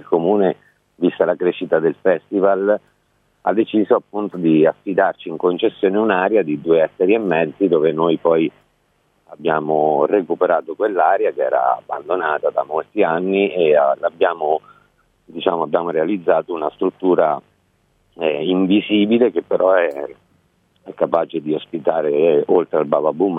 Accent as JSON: {"language": "Italian", "town": "Fermo", "region": "Marche", "country": "Italy", "tie": "born there", "said": "sono nato a Fermo"}